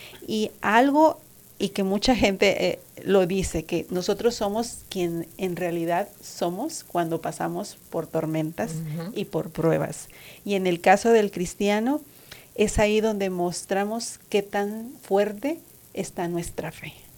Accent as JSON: {"language": "Spanish", "country": "Mexico", "said": "Yo vengo de un lugar de México que es a orilla del mar y de muchos años me tocó vivir ciclones y lluvias muy fuertes."}